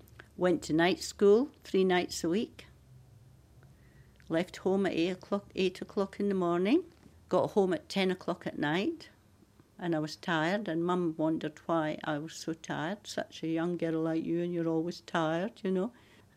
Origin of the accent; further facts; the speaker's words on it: Scotland, United Kingdom; I grew up in Scotland in a little valley, you would call it, and all it had around it was a farming community. We didn't have any shops. It was wartime.